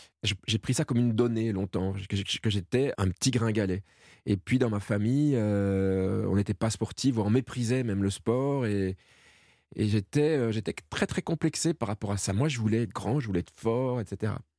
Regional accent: Belgium; Je suis belge.

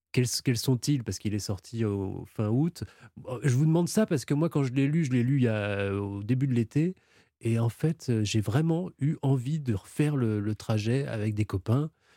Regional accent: Pays de la Loire, France; Vous ne passez pas très loin de là où j'ai grandi, dans les Mauges, entre Nantes et Angers. Mais vous ne passez pas par mon village

